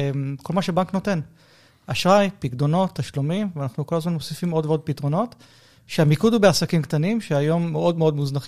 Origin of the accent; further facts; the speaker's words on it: Tel Aviv, Tel Aviv District, Israel; also born or lived in United States; לדייק, אני חצי מתל אביב, כי נולדתי בארצות הברית וגדלתי חצי בארצות הברית